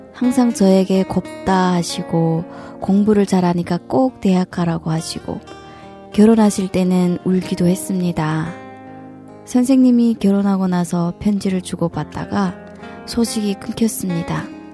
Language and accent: Korean; Hoeryong, North Hamgyong, North Korea; moved away as an adult; now in South Korea; 저는 함경북도 해령에서 온 45살 … 탈북한 지는 15년 됐습니다. 현재 한국에서는 두 아이를 낳고 잘 살고 있습니다.